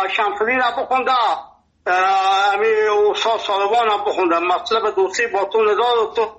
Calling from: Nimruz, Afghanistan; ما 50 سال در ولایت نیمروز هستم. اینجا لهجه ما لهجه فارسی است، اینجا لفظی ما لهجه بلوچی است، اینجا پشتو گپ میزنم.

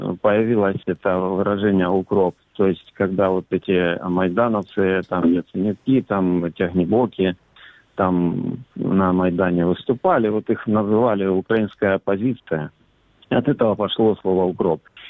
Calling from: Sievierodonetsk, Luhansk Oblast, Ukraine; Я із Сєвєродонецька.

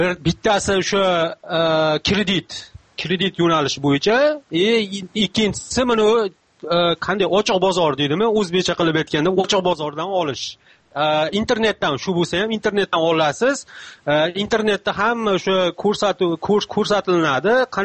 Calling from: Stockholm, Stockholm County, Sweden; Shvetsiya, Stokgolmdan men.

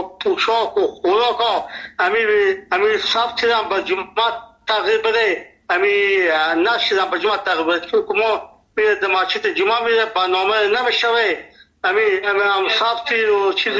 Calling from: Nimruz, Afghanistan; دخترم ما 50 سال در ولایت نیمروز است. اینجا لهجه ما لهجه فارسی است، اینجا لفظی ما لهجه بلوچی است، اینجا پشتو گپ میزنه.

